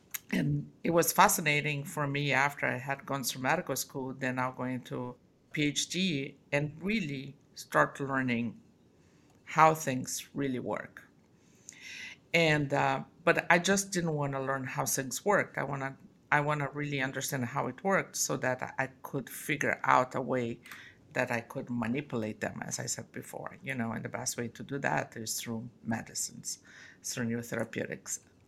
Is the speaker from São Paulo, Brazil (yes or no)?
no; Rio de Janeiro, Brazil; I was born and raised in Rio de Janeiro. Used to go a lot to the beach there, so that was fun growing up.